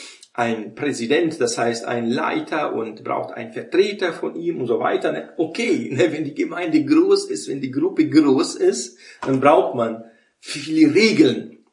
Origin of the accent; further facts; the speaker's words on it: Brazil; Wie man so in Brasilien, wo ich aufgewachsen bin, da in den Bergen, hat mein Vater mir das Fahren beigebracht, als ich 12 war.